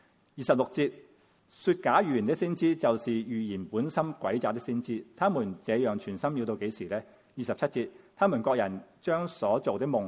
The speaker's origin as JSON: {"language": "Chinese", "country": "China", "said": "我们中国人都有句说话，举头三尺有神明。"}